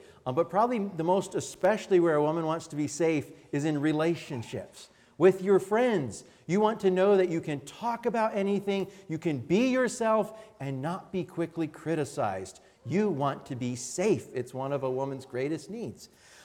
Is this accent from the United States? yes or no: yes; United States; We, as American people, enjoy a lot of prosperity in this country.